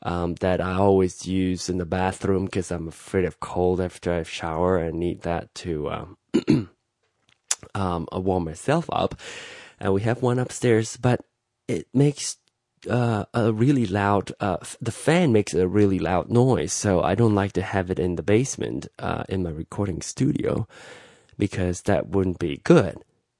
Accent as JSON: {"language": "English", "country": "Malaysia", "lives_now": "United States", "said": "I'm from Malaysia"}